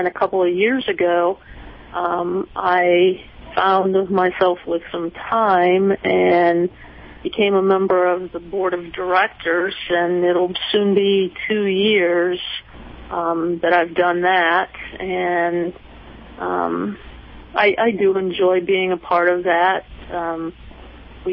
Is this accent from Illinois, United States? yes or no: yes; Champaign, Illinois, United States; So I was not raised in Rantoul. I was raised here in Champaign, just down the road.